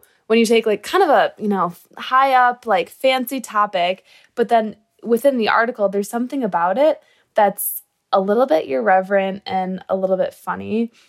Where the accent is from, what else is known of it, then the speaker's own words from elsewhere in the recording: Michigan, United States; I'm from Michigan, and I'm in college